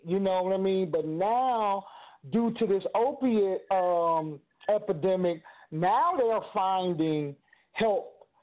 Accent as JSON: {"language": "English", "region": "Ohio", "country": "United States", "said": "now the opiates, especially in Ohio, because I'm from Ohio, the opiate epidemic came out."}